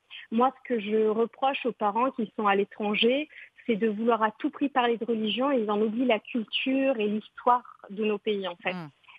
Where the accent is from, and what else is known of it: Morocco